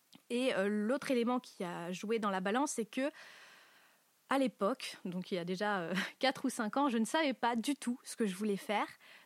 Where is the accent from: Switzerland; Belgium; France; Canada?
France; Auvergne-Rhône-Alpes; also born or lived in Paris; je suis très très attachée à ma région et à ma ville, qui est ma ville natale. Et je suis revenue en Auvergne après avoir habité trois ans à Paris